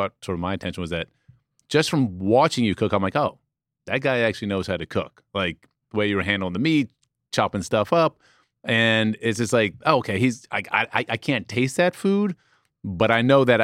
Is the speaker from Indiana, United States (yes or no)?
no; Manhattan, New York, United States; I'm from Manhattan, like, as tough as I get is going to the Equinox gym